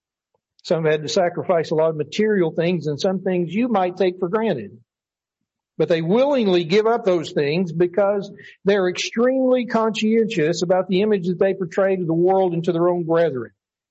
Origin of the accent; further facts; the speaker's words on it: Arkansas, United States; I remember growing up in Arkansas, I used to hear A.W. Goff talk about preacheritis.